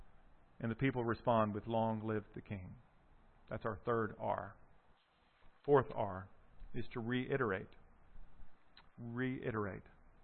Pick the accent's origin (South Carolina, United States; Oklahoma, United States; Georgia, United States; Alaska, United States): South Carolina, United States; South Carolina, you know, where I'm from